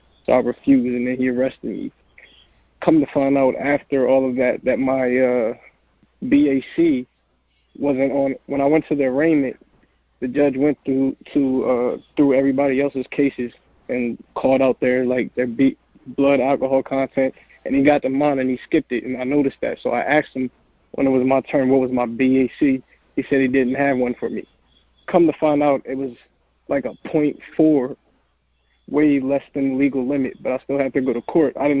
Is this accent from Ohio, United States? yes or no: no; Delaware, United States; I'm from Delaware.